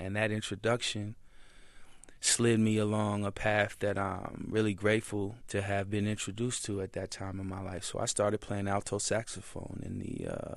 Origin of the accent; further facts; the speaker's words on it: Seattle, Washington, United States; I'm from Seattle, Washington. I went to Meany Middle School